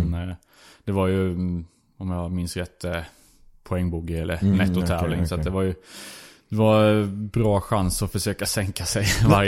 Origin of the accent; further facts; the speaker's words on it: Växjö, Kronoberg County, Sweden; Jag var givetvis en hel del hemma i Växjö. Var på Öland en del.